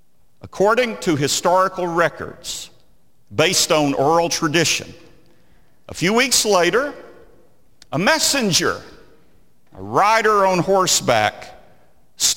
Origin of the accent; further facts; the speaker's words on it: Lexington, North Carolina, United States; because we're from Lexington, North Carolina, and we also were named for that great battle.